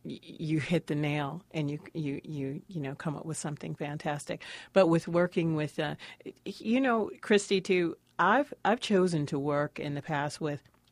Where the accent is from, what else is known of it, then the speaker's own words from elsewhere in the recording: Philadelphia, Pennsylvania, United States; I am from Philly. So, you know, people expect a certain level of innovation.